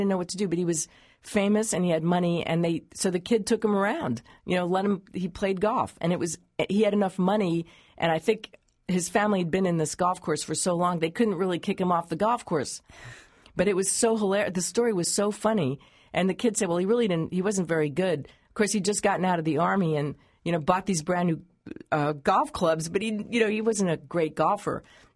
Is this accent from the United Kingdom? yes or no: no; France; also born or lived in Long Island, United States; I mean, I grew up in France and, you know, Long Island.